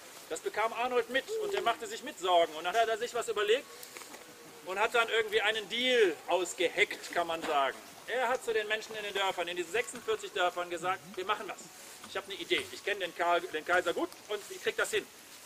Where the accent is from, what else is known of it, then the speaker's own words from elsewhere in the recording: Aachen, North Rhine-Westphalia, Germany; Ich komme aus Aachen. Aachen ist ja aus verschiedenen Gründen relativ bekannt.